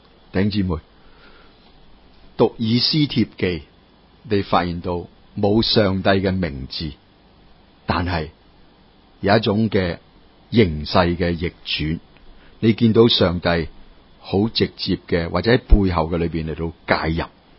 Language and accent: Cantonese; Hong Kong; 带领着我们生于斯长于斯的香港